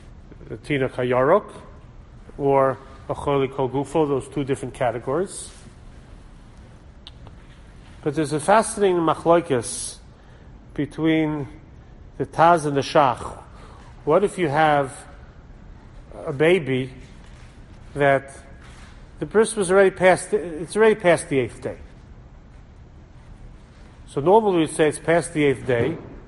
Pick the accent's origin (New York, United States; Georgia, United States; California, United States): New York, United States; Washington Heights; So I'm from Washington Heights, so the Moilim in Washington Heights, the Katzensteins, Rav Yitzchak Katzenstein was the Moil there for many years.